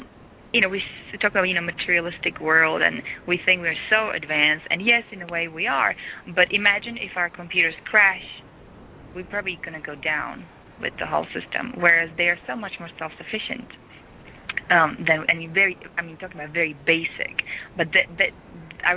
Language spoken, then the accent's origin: English; Czechia; also born or lived in Czechoslovakia; But really, organic, I remember, you know, when I was growing up in Czechoslovakia, which was, you know, I mean, you guys were so much more developed and industrialized and capitalized than we were.